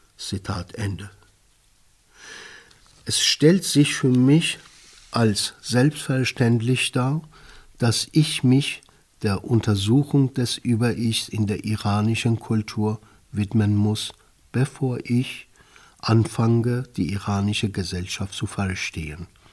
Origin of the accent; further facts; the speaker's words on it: Iran; dass ich als Iraner keinen anderen Iraner kannte